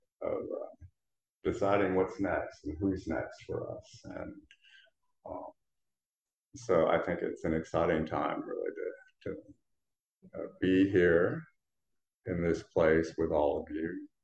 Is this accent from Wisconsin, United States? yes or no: yes; Wisconsin, United States; I'm from Wisconsin, so, you know, cold weather is like, we think this is cold